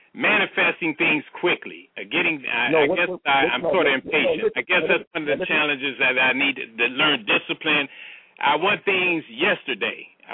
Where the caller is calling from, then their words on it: Toledo, Ohio, United States; I'm calling from Toledo.